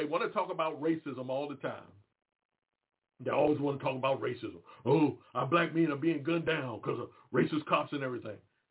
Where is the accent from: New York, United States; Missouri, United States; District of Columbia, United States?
District of Columbia, United States; Washington; Now, when I grew up in Washington, D.C., one of the things I didn't like about D.C. was how run down the place looked.